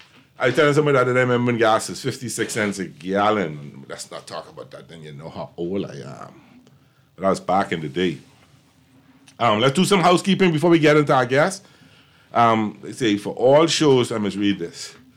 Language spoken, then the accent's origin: English; Chippenham, New Providence, Bahamas; I was a little boy, and I remember I grew up on Infantry Road in Chippenham, so that's right down the road from Clifford Park